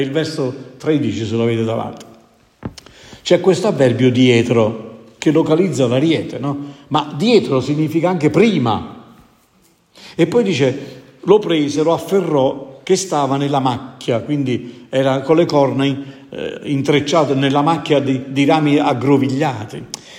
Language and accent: Italian; Naples, Campania, Italy; sapete, io vengo da Napoli